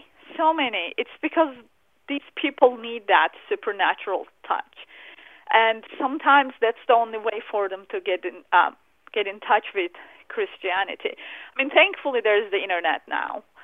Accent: Turkey; English is a second language; moved away; And I grew up in Turkey. It's very secular, moderate. It's changed a lot since I've moved to the West.

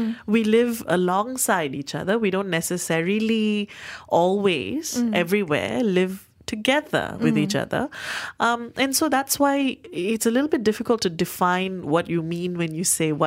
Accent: Malaysia; I want to be Malaysian and I want to be distinctly Malaysian.

